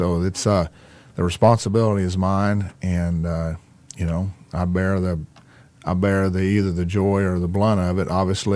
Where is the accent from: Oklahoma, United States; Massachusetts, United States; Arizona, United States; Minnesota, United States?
Oklahoma, United States; I'm from Oklahoma.